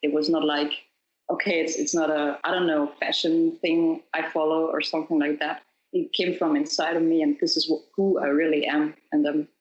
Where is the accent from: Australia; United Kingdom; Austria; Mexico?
Austria; I'm from Austria. Yeah, that's the little country in middle Europe. I'm 29 years old